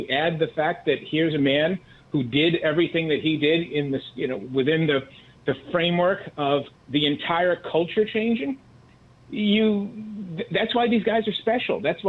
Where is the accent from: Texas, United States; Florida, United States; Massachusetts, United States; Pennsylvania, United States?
Massachusetts, United States; Boston; when I was growing up in Boston as a kid, we always knew a certain phrase, 11 out of 13, eight in a row.